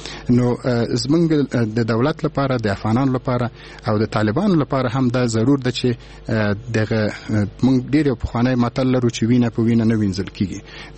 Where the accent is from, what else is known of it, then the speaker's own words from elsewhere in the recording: Afghanistan; یعنی مونږ د یو افغان په حیث باندې باید